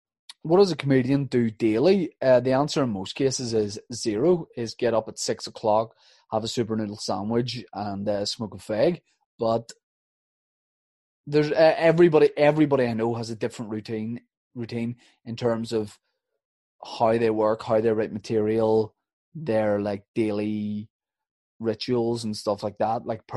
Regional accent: Northern Ireland, United Kingdom; I'm from Northern Ireland, my man, so I wouldn't have one.

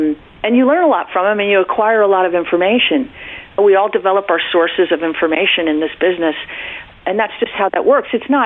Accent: New York City, New York, United States; I was raised in New York City. I was a private school kid from New York City who ended up, you know, out in California.

